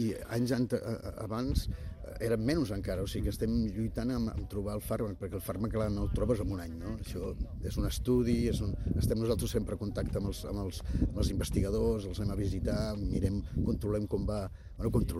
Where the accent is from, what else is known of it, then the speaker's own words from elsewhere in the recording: Vilanova i la Geltrú, Catalonia, Spain; jo sóc de Vilanova i la Geltrú